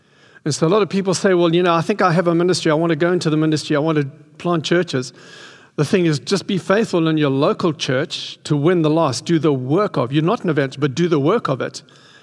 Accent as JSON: {"language": "English", "country": "South Africa", "said": "I'm South African and I'm, so just forgive me if I come across harsh, hard or whatever, but that's who we are. So I'm 70"}